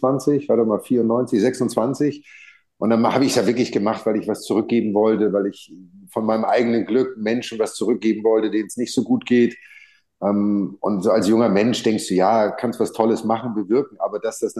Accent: Elmshorn, Schleswig-Holstein, Germany; Ich komme ja aus Elmshorn, ne? Es ist ja nicht so weit von Hamburg weg

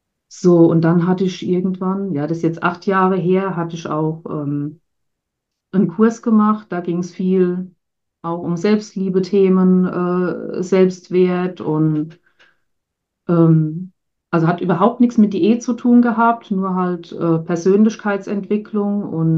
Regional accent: Rhineland-Palatinate, Germany; ich bin 41 Jahre alt, ich komme aus Rheinland-Pfalz

